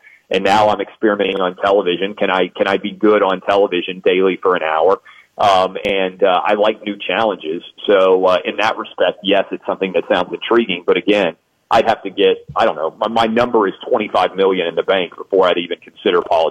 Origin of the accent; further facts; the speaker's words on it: Goodlettsville, Tennessee, United States; We grew up in Goodlettsville, Tennessee, and went to public school K through 12.